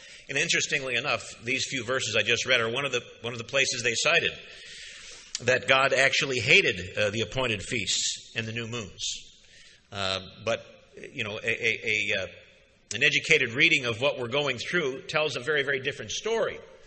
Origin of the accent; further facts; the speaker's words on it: Madison Heights, Michigan, United States; that I grew up in Madison Heights, Michigan, outside of Detroit, because I was a member, well, at least my mother was a member of the Catholic Church